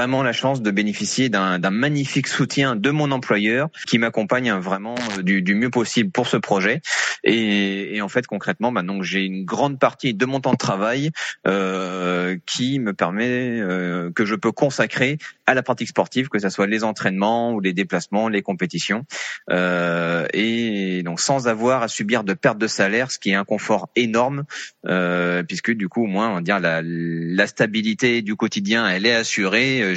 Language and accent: French; Brittany, France; now in Clermont-Ferrand, France; Je suis breton d'origine, mais bon, ça fait 17 ans que j'ai posé mes valises à Clermont-Ferrand et j'en suis très heureux. Donc, on pense maintenant, je suis autant auvergnat que breton.